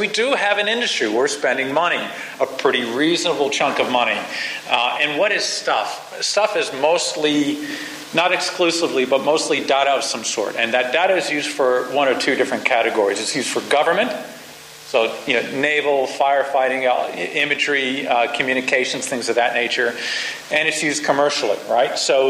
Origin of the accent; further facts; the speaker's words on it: United States; accent: American; now in Australia; some of you could tell I'm an American, you know, by background, the accent, you know, has only half morphed over